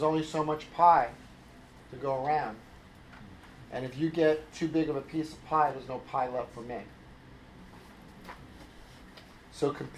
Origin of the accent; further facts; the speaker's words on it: New York, United States; I'm a New Yorker.